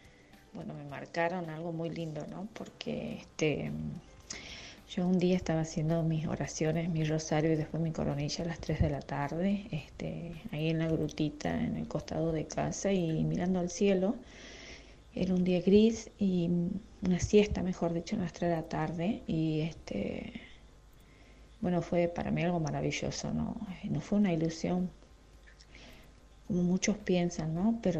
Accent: Tucumán, Argentina; de Tucumán

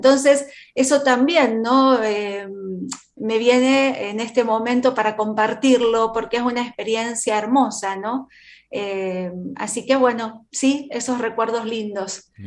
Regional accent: Mar del Plata, Buenos Aires Province, Argentina; born there; Bueno, yo nací en la ciudad de Mar del Plata, un primero de septiembre del año 1970.

